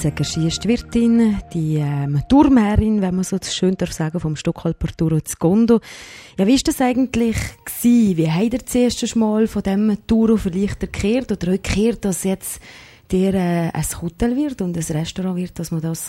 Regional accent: Austria; now in Switzerland; Dann sind wir als Österreicher ausgewandert in die Schweiz.

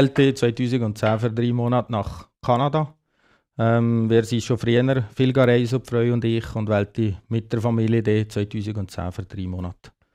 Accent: Valais, Switzerland; Also das Wallis ist meine Heimat, sind meine Wurzeln. Ich bin stolz, ein Walliser zu sein.

